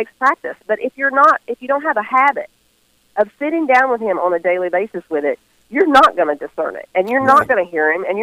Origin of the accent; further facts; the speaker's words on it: the South, United States; I'm a Southern girl, if you can't tell already. I'm from the South.